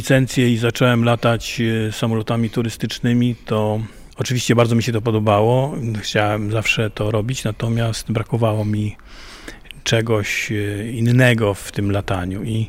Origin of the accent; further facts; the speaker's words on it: Sandomierz, Świętokrzyskie Voivodeship, Poland; bo ja nie pochodzę z Lublina, tylko z Sandomierza